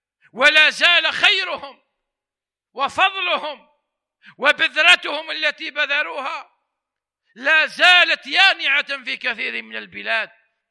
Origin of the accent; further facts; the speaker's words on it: Algeria; عندنا في الجزائر